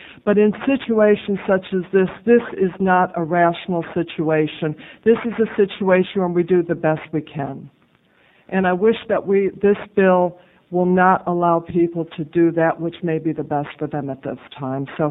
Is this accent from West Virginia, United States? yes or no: no; Portland, Oregon, United States; I'm from Portland, Oregon, and I come as a representative of the YWCA.